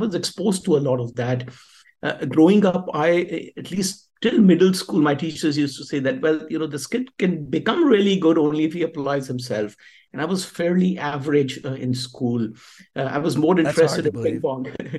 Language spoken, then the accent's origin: English; India; But then, growing up in India, and India is again very different.